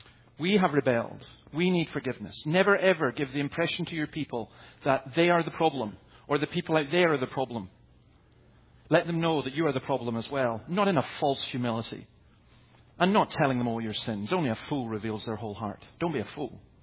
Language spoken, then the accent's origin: English; Scotland, United Kingdom; I'm a Scotsman